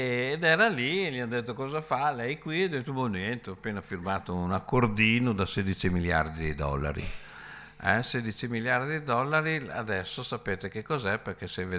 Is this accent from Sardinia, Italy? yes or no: no; Turin, Piedmont, Italy; born there; è stato detto che sono nato a Torino, abbastanza per sbaglio perché i miei genitori erano veneziani, però ho passato alcuni anni, 3 o 4 anni a Torino